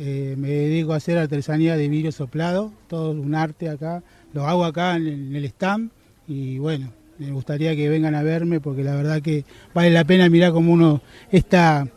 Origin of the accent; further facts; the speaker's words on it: Argentina; moved away as an adult; now in Spain; cuando yo tenía 20 años, ya tengo 46, hace 26 años que me dedico a esto, soy argentino, hace 14 que estoy aquí en España